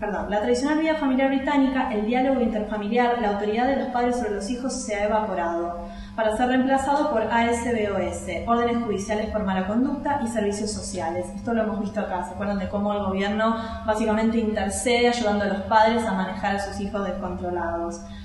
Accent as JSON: {"language": "Spanish", "country": "Argentina", "lives_now": "London, United Kingdom", "said": "Como buena argentina, corrí a la psicoterapeuta londinense"}